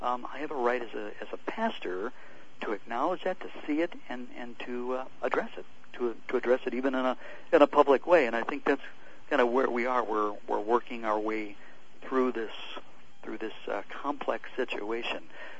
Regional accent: Missouri, United States; born there; I was born in Missouri. You know, so people look at me and say, well, he's a Missourian. Well, in actuality, I live in Michigan right now.

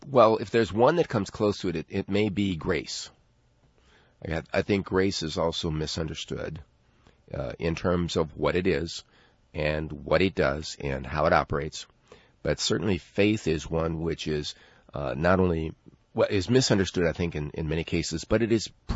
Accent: Chicago, Illinois, United States; Well, actually, I grew up in South Chicago.

